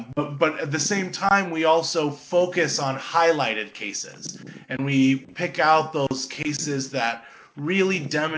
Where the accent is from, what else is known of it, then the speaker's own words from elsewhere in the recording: Los Angeles, California, United States; I'm from Los Angeles originally, so eventually I moved back home